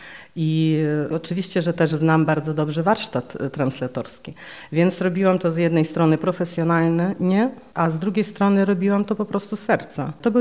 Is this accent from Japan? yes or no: no; Drohobych, Lviv Oblast, Ukraine; jestem z Drohobycza